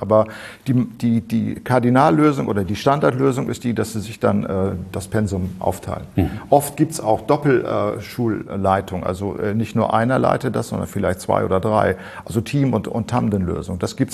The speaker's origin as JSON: {"language": "German", "region": "Thurgau", "country": "Switzerland"}